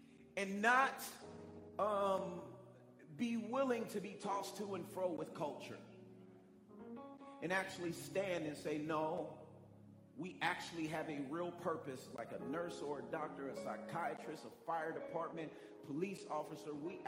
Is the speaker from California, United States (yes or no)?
yes; Oakland, California, United States; I would look in the United States, I'm from Oakland, California, and you look in the States